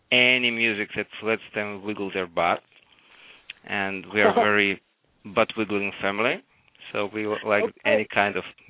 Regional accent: Ukraine; born there; English is a second language; also born or lived in Israel; I was born in Ukraine, and then I spent about 10 years in Israel, and another 10 years here.

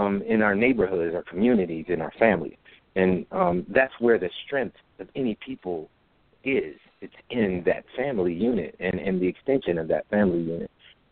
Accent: Detroit, Michigan, United States; When I grew up in Detroit, that's what it was.

